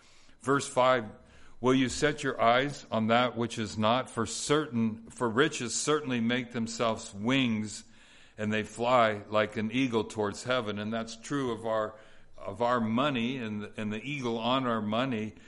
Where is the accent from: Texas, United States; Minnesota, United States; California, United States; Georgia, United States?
California, United States; Los Angeles; It's like, I grew up in Southeast LA. I'm getting out of here and I'm going to be rich